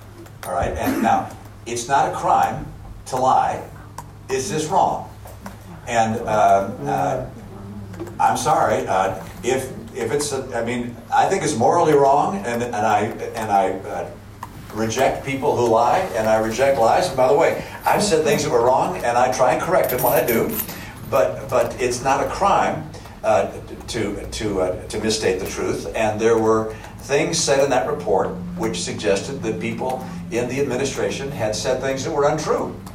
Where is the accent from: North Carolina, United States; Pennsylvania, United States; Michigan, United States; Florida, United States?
Michigan, United States; born there; I was born in Michigan, yes.